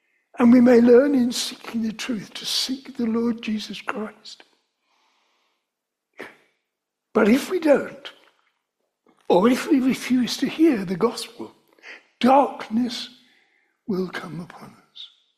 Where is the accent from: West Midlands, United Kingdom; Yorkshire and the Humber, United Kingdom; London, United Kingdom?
London, United Kingdom; now in Aldeburgh, United Kingdom; I remember when I first came to Aldborough, I'd never as a Londoner knew such a thing as a torch